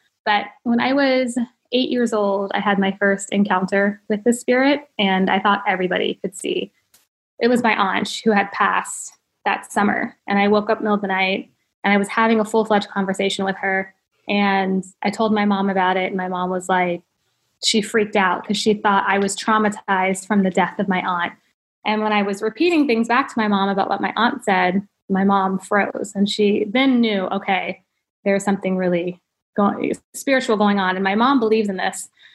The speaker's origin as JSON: {"language": "English", "region": "Ohio", "country": "United States", "lives_now": "California, United States", "said": "So I'm very proud that I'm from Ohio."}